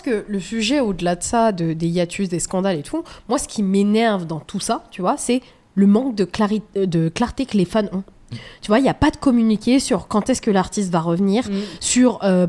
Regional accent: France; mais après nous on est français.

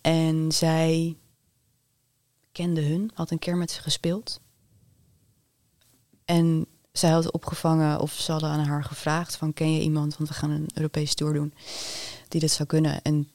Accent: Netherlands; Maar ik denk dat wij als Nederlanders wel een voorsprong hebben op andere landen

